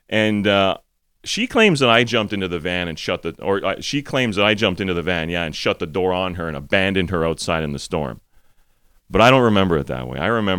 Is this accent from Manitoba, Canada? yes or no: yes; Winnipeg, Manitoba, Canada; I grew up in Winnipeg, and I came here for a summer to work.